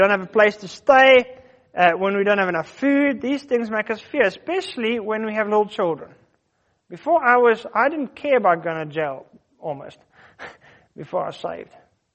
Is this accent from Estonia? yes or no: no; South Africa; born there; When I was born in South Africa, he could have let me be born somewhere else.